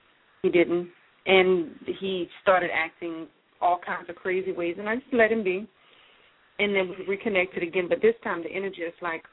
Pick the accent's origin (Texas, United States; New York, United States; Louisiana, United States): Louisiana, United States; I'm from Louisiana.